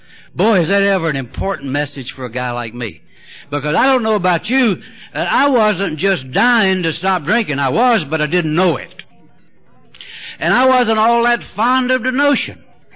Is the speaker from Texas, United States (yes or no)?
no; North Carolina, United States; Man, I'm from North Carolina. We need all the business we can get.